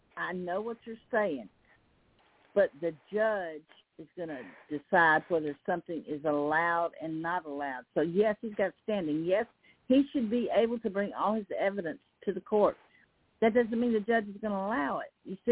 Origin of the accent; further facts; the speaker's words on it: Texarkana, United States; my hometown, around Texarkana, got 19%